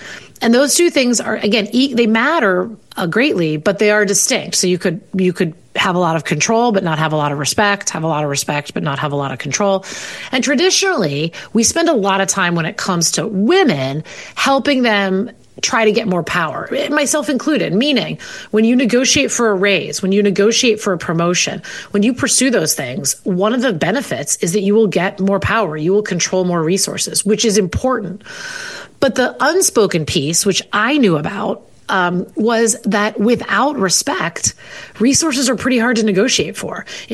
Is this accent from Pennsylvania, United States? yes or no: yes; Pittsburgh, Pennsylvania, United States; now in Chicago, United States; My husband, born and raised in Chicago, where I now live. I was born and raised in Pittsburgh.